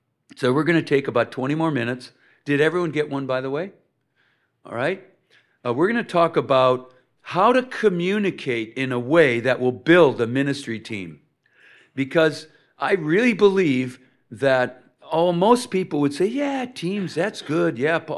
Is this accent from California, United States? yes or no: no; Winona, Minnesota, United States; I grew up in Winona, Minnesota, and we lived on Gilmore Avenue